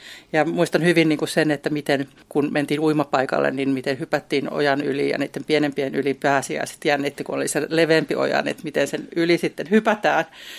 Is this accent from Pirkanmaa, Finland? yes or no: no; Pieksämäki, South Savo, Finland; also born or lived in Kerava; olen kotoisin Keravalta, mutta ennen kaikkea olen kotoisin Pieksämäeltä. Tässä on Vangasjärven ranta ja itse asiassa äitini viimeinen asuinpaikka tuossa. Ja siis, olen siis kasvanut tämän saman järven rannalla